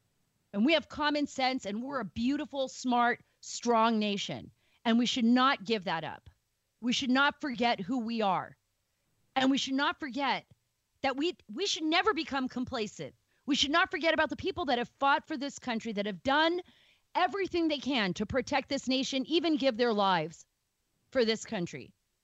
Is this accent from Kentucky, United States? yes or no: no; California, United States; I grew up in California with my mom's family after my father died.